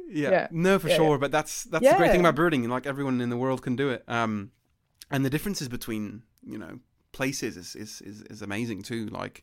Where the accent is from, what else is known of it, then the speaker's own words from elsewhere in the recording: Melbourne, Victoria, Australia; I'm from Melbourne